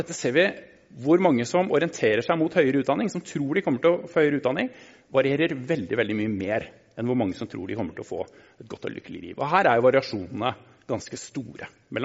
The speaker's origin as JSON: {"language": "Norwegian", "region": "Oslo", "country": "Norway", "tie": "born or raised there", "said": "Nei, fordi jeg vokste opp på Nordstrand, og når jeg var 20 år så skulle jeg aldri flytte tilbake på Nordstrand. Når jeg var 35 år så bodde jeg på Nordstrand."}